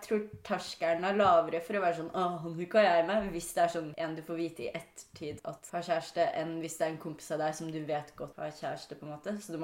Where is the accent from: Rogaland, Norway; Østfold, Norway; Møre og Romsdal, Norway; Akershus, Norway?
Akershus, Norway; Bærum; Jeg er fra Bærum, da.